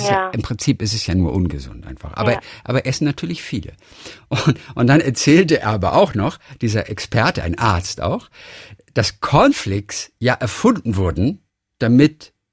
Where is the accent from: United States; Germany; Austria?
Germany; Northern Germany; ich komme aus Norddeutschland. Früher waren das für mich Wurzeln.